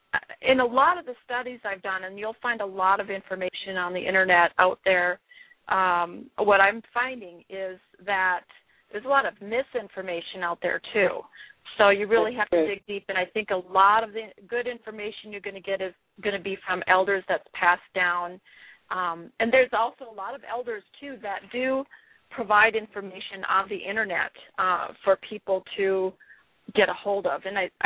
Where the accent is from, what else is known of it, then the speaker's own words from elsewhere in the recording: Minnesota, United States; The Algonquins, they consist of many different tribes, but I'm from the Ojibwe, which is also Anishinaabe or Chippewa. You might have heard of any three of those, but that's the tribe I'm from, and the tribal band that I would be associated with is the Leech Lake White Earth Nation.